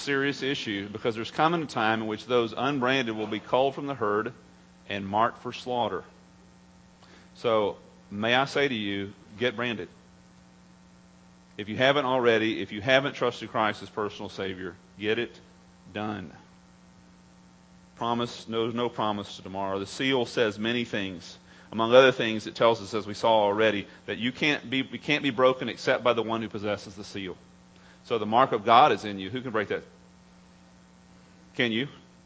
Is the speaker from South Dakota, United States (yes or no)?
no; Texas, United States; You know, I grew up in East Texas.